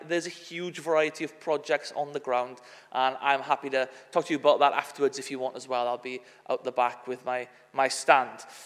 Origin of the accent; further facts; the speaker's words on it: Wales, United Kingdom; accent: Welsh; As you can tell, my accent is a Welsh one. However, I feel very much at home in Kent, as I am half Kentish, with my mother being from Dartford